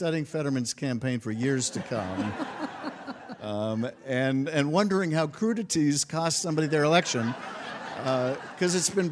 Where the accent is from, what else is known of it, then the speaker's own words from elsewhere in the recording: Boston, Massachusetts, United States; I have stuck with the Raiders through thick and thin, and I'm originally from Boston, and I've stuck with the Red Sox through thick and thin.